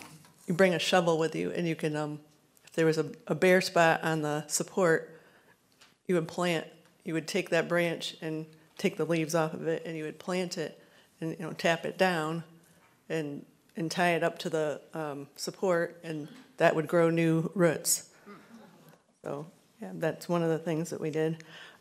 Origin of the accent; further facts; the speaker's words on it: Michigan, United States; I grew up in Southwest Michigan, so the climate's pretty damp there because of the lake effect snow.